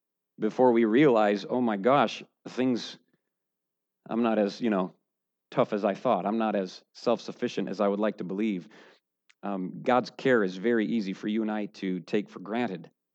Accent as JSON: {"language": "English", "country": "United States", "said": "And I know I shouldn't say that because I'm American."}